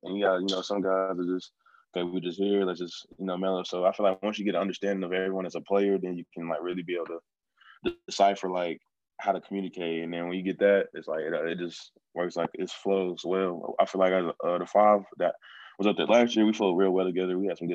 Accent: Chicago, Illinois, United States; moved away; also born or lived in Texas; I'm originally from Chicago, and I played basketball. And then my family had moved us to Texas.

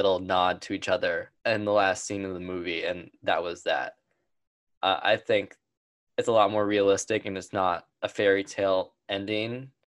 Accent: Los Angeles, California, United States; as I've drilled into everybody over the last 10 weeks, born and bred in Los Angeles

